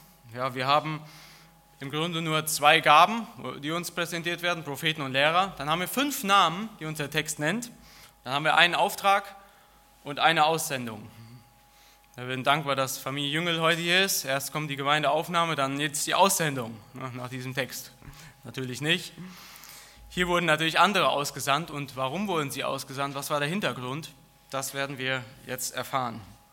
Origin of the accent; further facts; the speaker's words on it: Hesse, Germany; now in Berlin, Germany; Wohne ich bald seit 4 Jahren in Berlin. Also ich bin auch kein gebürtiger Berliner. Man hört es auch an der Stimme ein wenig. Ich komme eigentlich aus Hessen und bin ja durch die Arbeit an der Bibelschule nach Berlin gezogen